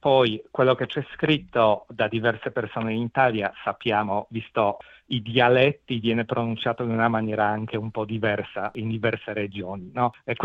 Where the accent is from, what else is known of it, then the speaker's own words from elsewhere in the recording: Poland; vengo dalla Polonia, sono nato in Polonia e ci ho vissuto per i primi 19 anni.